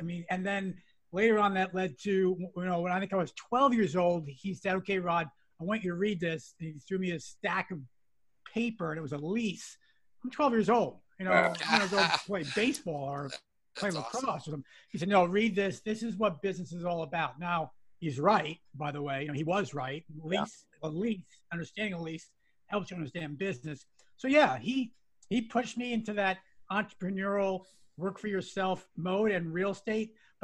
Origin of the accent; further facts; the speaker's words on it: New York, United States; I was born and raised in New York.